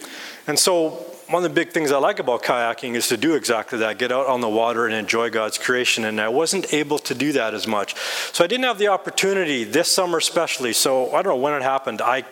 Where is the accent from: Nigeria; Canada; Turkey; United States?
Canada; Edmonton, Alberta; also born or lived in Manitoba; I'm a prairie boy, so I was raised in Edmonton. And so Edmonton, I was actually raised about three blocks away from Refinery Row.